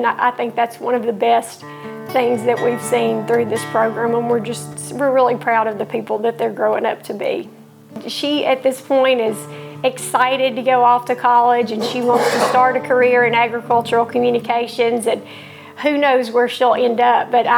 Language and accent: English; Taylor, Arkansas, United States; I'm from Taylor, Arkansas.